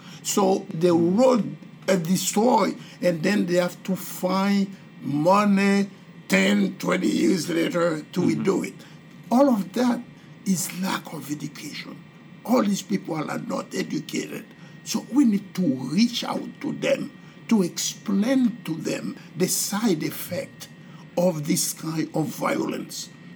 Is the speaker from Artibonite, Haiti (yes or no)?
yes; Gonaïves, Artibonite, Haiti; I am from the Diocese of Gonaïves